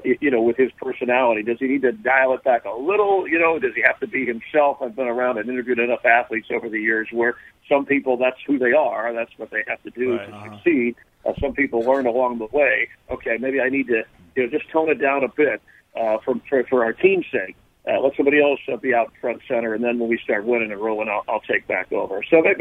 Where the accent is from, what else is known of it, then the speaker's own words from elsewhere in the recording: Florida, United States; born there; I was born in Florida